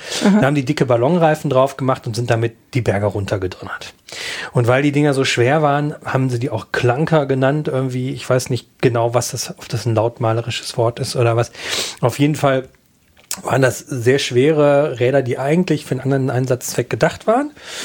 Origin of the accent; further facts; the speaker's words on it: North Rhine-Westphalia, Germany; Ich bin ein Kind des Ruhrgebiets